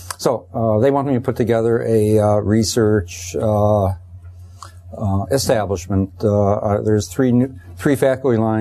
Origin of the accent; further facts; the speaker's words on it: United States; I am American, so I'll be crass.